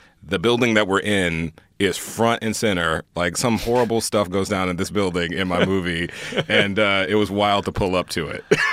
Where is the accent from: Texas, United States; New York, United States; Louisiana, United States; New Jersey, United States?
Texas, United States; Houston; moved away as an adult; I grew up in Houston, Texas. I knew I wanted to get the hell out of Houston, Texas. No shade to Houston. I love Houston. It's hot, though, and there's no film industry there. So I knew I wanted to get to California.